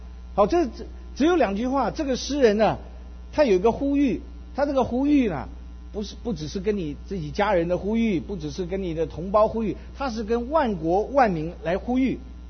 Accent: Taiwan; now in United States; 我生长在台湾，我的老家是上海，81年移民美国，也在美国念书

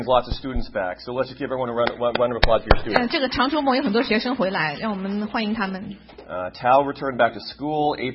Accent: Canada; I come from Canada.

